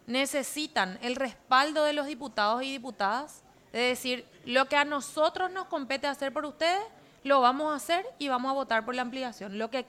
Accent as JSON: {"language": "Spanish", "country": "Paraguay", "said": "Yo no soy ni roja ni azul, soy paraguaya"}